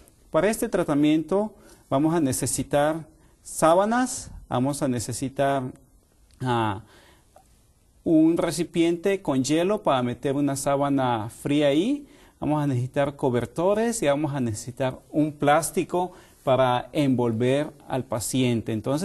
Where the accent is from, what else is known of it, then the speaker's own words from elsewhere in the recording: Mexico; En mi país, yo soy de México, ahí comemos camote